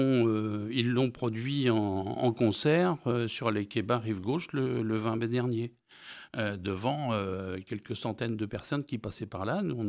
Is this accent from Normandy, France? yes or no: yes; Normandy, France; La vache, c'est parce qu'on est normand, effectivement.